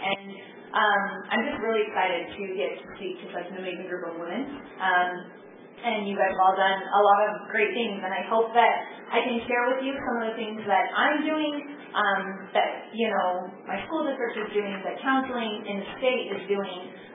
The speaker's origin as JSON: {"language": "English", "town": "West Valley City", "region": "Utah", "country": "United States", "tie": "born or raised there", "said": "I have lived in Utah my entire life. I grew up in West Valley City."}